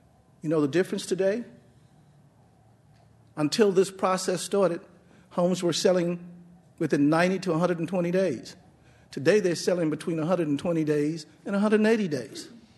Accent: Dallas, Texas, United States; Because I'm from Dallas, Texas. And Dallas overbuilt.

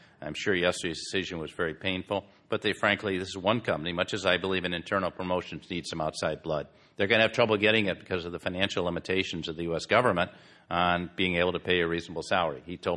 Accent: Michigan, United States; I grew up in Michigan.

